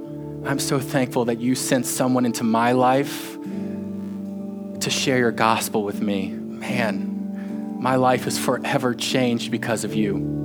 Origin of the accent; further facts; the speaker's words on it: Alabama, United States; accent: Southern; now in New York, United States; It took a lot of years to get rid of that Southern accent. I've been in New York for 5 years. But I grew up in Alabama. I have a lot of great stories about Alabama and growing up there.